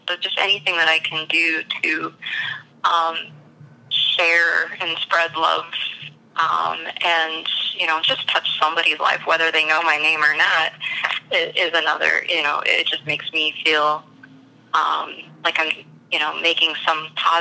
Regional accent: Saginaw, Michigan, United States; So, yeah, I grew up in Saginaw, and it was about an hour and a half drive

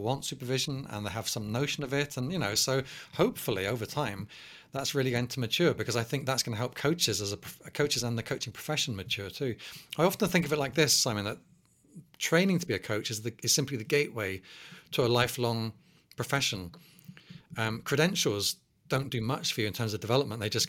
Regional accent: South West England, United Kingdom; accent: Cornish; moved away as an adult; now in London, United Kingdom; I know I speak kind of poshish nowadays, but, you know, I grew up in Cornwall and had a very, very strong Cornish accent, and I deliberately lost it to come to London to study. But my dad was a scaffolder. My mum was a housewife. I was a working class kid

